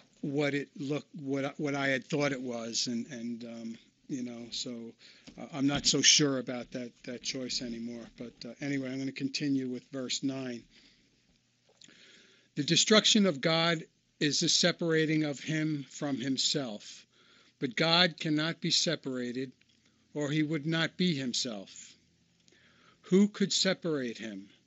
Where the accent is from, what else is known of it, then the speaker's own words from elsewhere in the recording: New York, United States; and I'm from New York, and et cetera, et cetera.